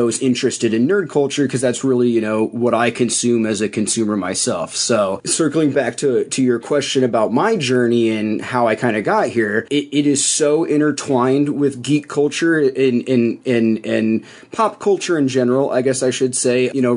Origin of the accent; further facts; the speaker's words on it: Iowa, United States; I grew up in Iowa, I grew up in a small town in the middle of nowhere